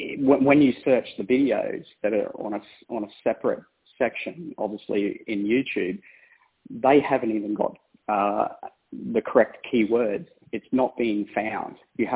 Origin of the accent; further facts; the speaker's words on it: Australia; It's very humbling as an Aussie and ex-engineer to see what you all have achieved so far.